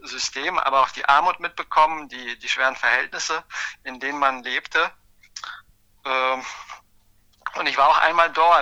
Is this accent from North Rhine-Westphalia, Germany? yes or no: no; Darmstadt, Hesse, Germany; also born or lived in Transnistria, Moldova; geboren bin ich in der Sowjetunion, in der damaligen Sowjetunion. Heute heißt das Land Transnistrien. Wir sind dann 88 in der Zeit der Perestroika nach Deutschland übergesiedelt als sogenannte Russlanddeutsche. Und dann wuchs ich in Darmstadt auf, habe dort also meine Jugend verbracht